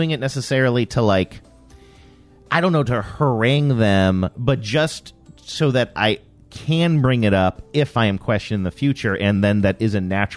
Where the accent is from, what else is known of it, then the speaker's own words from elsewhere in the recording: New York, United States; maybe it's because I am from New York